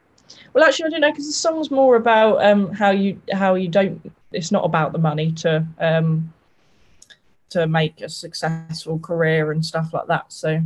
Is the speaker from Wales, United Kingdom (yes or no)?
no; Diss, East of England, United Kingdom; I'm from Norfolk, near a little village called Diss.